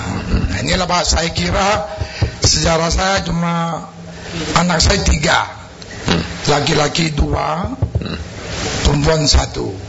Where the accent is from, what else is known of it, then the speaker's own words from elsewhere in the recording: Jambi, Indonesia; Tapi demi saya orang Jambi, saya berani aja. Saya lahir di Jambi 1955.